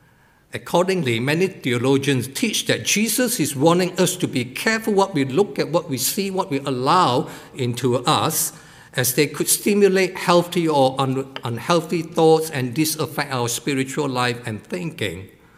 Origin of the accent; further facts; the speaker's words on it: Malaysia; when I was growing up in Malaysia